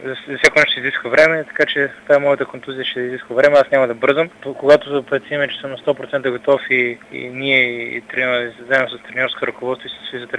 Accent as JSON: {"language": "Bulgarian", "country": "Italy", "tie": "born or raised there", "said": "съм израснал в Италия, познават ми хората в Италия"}